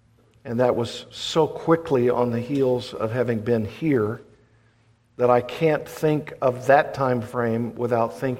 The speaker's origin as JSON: {"language": "English", "region": "Arkansas", "country": "United States", "tie": "born or raised there", "said": "She was in Arkansas, my home state."}